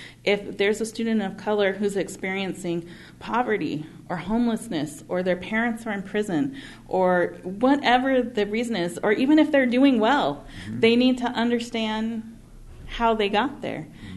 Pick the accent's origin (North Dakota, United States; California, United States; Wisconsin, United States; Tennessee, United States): California, United States; Yeah, so I grew up biracial in Southern California, and I did not have an educator of color until I was in college.